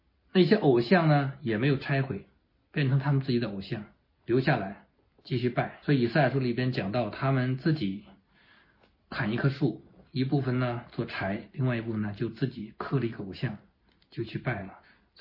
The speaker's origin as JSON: {"language": "Chinese", "country": "China", "said": "像我们中国人一样遍布世界各地的"}